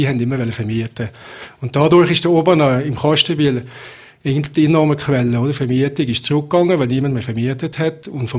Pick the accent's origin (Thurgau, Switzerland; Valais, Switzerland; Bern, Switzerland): Valais, Switzerland; moved away as an adult; ich bin eigentlich kein gebürtiger Gummer und habe nicht die Wurzeln in dem Sinne im Gumbs oben. Ich bin oben aufgewachsen, aber ich bin eigentlich schon mit 18 zuerst mal von daheim weg und habe Schutz in Notter und in Brie gewohnt